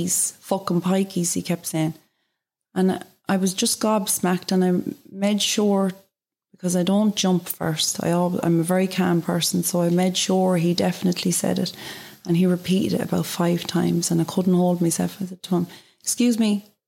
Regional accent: Longford, Leinster, Ireland; And growing up in Longford

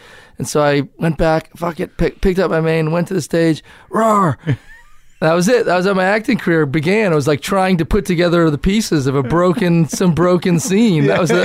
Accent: Cambridge, Massachusetts, United States; also born or lived in Falmouth; I grew up in Cambridge.

